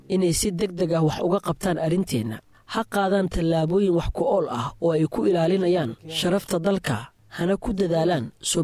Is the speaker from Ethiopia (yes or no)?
no; Kakamega County, Kenya; born there; Somali is a second language; Waxaan sanadkii 1966 ku dhashay gobolka Kakamega. Waxaan ka soo jeedaa qabiilka Luhya.